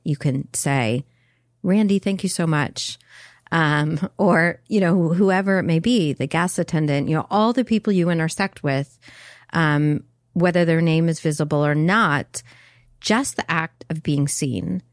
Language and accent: English; North Carolina, United States; Yeah, I'm a dude from North Carolina.